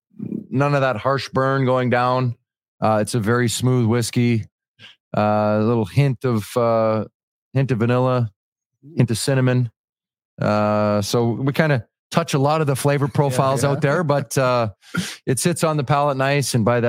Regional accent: Dryden, Ontario, Canada; growing up in Dryden, Ontario, this whiskey has been a big piece of our upbringing.

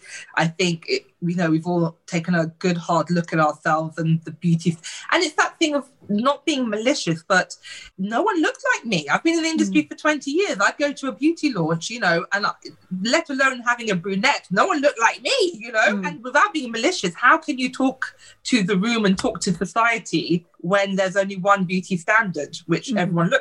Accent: Nigeria; I'm Nigerian. I'm never going to be a size six.

